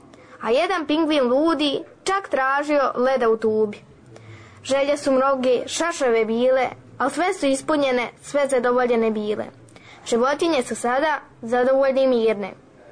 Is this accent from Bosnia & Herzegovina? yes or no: yes; Republika Srpska, Bosnia & Herzegovina; učenica sam 6. razreda, dolazim iz Ervinte, iz Republike Srpske, imam 12 godina.